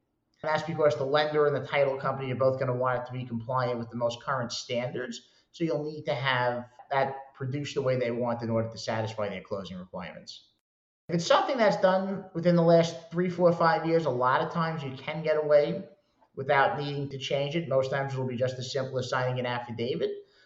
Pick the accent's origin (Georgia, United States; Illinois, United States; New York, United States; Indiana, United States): New York, United States; Originally, I'm from New York, and I worked for a guy who did some multifamily investing